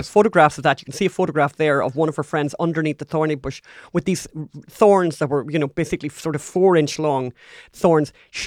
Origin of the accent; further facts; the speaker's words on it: Ireland; I mentioned already that we're Irish